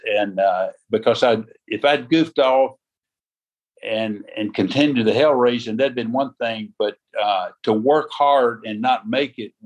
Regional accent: Tennessee, United States; And you growing up in the South, you can kind of imagine what some of those are. And so right before my senior year of high school, my dad was transferred from Middle Tennessee to East Tennessee to Knoxville.

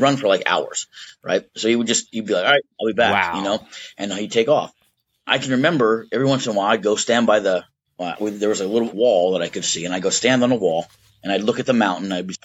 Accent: Shamokin, Pennsylvania, United States; we grew up in Shamokin, which is a small coal town and a poor coal town. But we lived in this little house, and I could see this mountain.

